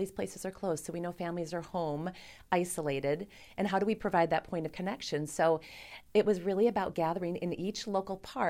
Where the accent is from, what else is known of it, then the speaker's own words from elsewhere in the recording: Sheboygan, Wisconsin, United States; As I moved back to Sheboygan, I grew up in Sheboygan, moving back to the community was really important as a place to raise my children.